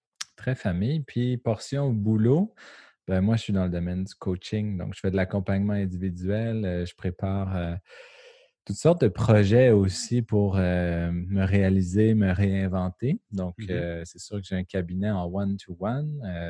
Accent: Joliette, Quebec, Canada; Nous, on vient de Joliette, dans la Nadia.

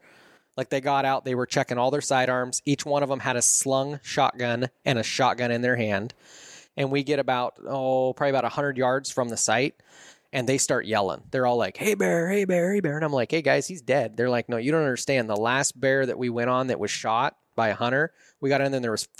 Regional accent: Rochester, Washington, United States; Born and raised in Rochester, Washington. Never thought I would continue to live here, and here I be.

